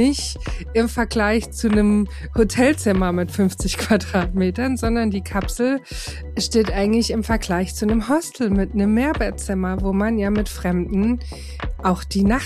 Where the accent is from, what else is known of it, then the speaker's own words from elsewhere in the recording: Frankfurt, Hesse, Germany; ich bin ja aus Frankfurt